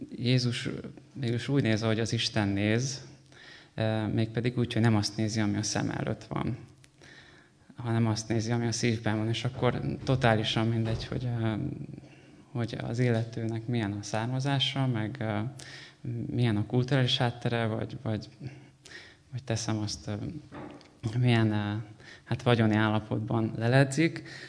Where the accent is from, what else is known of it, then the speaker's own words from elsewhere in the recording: Pécs, Baranya, Hungary; now in Budapest, Hungary; Pécsi vagyok, de most már Budapesten élek a feleségemmel. Most már második éve, hogy Budapesten lakom. Azóta, hogy teológiára járok. Pécset a töri szakot végeztem